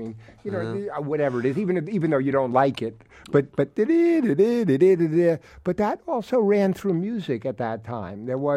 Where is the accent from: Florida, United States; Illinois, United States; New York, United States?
New York, United States; Queens; I was a kid from Queens.